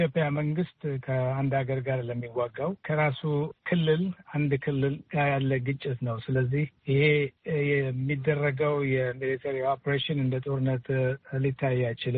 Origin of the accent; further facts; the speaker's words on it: Addis Ababa, Ethiopia; also born or lived in Eritrea; now in Washington, United States; ኤርትራዊ ነኝ። አዲስ አበባ ያደግኩ ዲሲ ነው የምሰራው። የነዋሪ ነኝ።